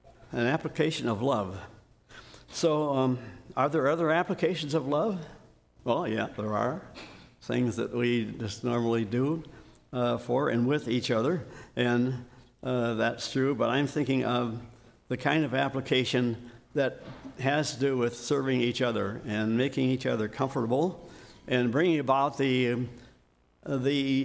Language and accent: English; San Diego, California, United States; Well, I said, I'm from California too, and it was true. I was born in San Diego.